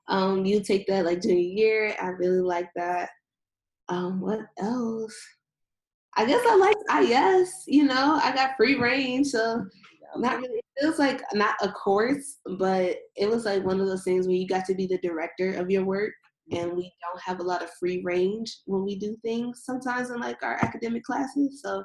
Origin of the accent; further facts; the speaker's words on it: Shaker Heights, Ohio, United States; I am from Shaker Heights, Ohio, and how did I end up at the College of Worcester?